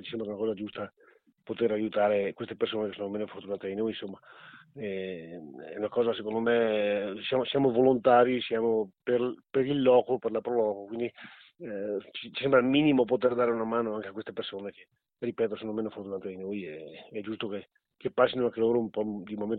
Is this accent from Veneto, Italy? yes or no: yes; Agordo, Veneto, Italy; Io sono di Agordo, io ho detto, ma proprio di Agordo? No, di Viamonte.